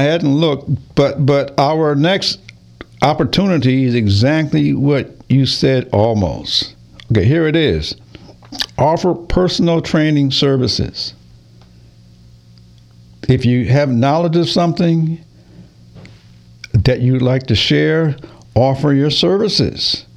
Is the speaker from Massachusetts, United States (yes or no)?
yes; Massachusetts, United States; Now, for those of you not aware, I'm actually from Massachusetts, so we had snow up there. And so I did shovel snow as a teenager, and I made money.